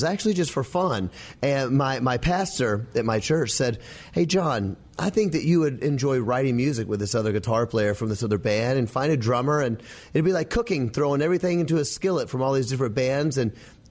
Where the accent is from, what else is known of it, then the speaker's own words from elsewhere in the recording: Memphis, Tennessee, United States; I'm from Memphis, Tennessee.